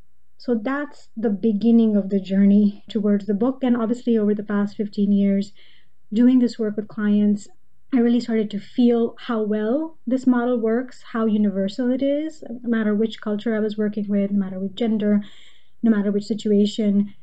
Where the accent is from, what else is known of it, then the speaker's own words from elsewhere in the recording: Pakistan; now in United States; of course myself growing up in Pakistan, you know, being here in America.